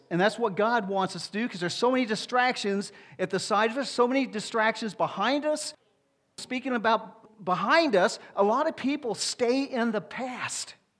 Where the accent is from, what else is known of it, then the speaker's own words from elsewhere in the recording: Deep South, United States; I grew up in the Deep South, back during a time where it was a really bad time between the blacks and the whites.